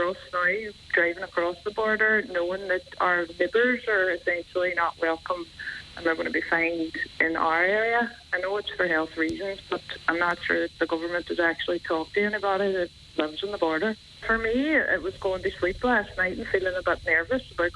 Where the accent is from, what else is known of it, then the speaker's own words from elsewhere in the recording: Derry, Northern Ireland, United Kingdom; I was born and raised in Derry